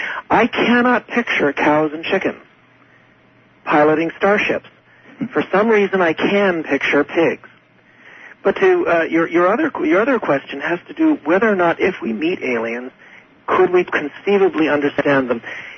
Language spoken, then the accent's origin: English; California, United States; And the reason why I don't think this will happen is because, again, I'm a Californian.